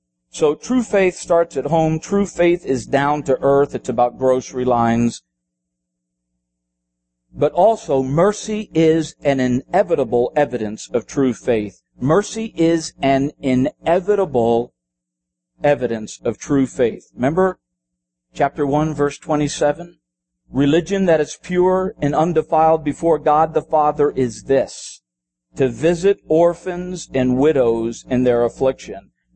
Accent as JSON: {"language": "English", "country": "Philippines", "tie": "born or raised there", "said": "I grew up in the Philippines. That helps."}